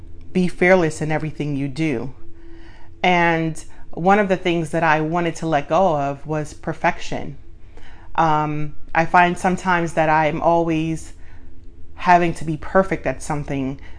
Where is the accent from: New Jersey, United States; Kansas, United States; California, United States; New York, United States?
New York, United States; Brooklyn; also born or lived in Guyana; when I came to Brooklyn from Guyana as a little girl, I had to watch my mother let go of the home she had all her life to pack one suitcase with four kids to come to Brooklyn.